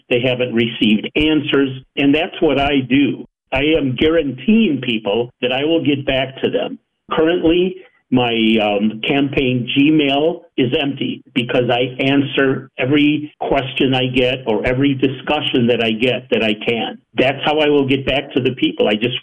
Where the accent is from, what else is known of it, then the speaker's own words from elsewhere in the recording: Portland, Oregon, United States; I have very deep East Side roots, and I'm very connected to the East Side. I was born and raised in Eastmoreland, which is only about 5 miles from where I live right now, in the Elvium neighborhood.